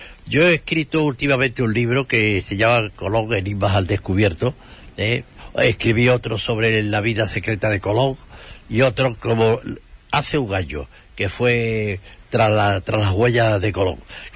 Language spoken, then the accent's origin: Spanish; Huelva, Andalusia, Spain; me siento onubense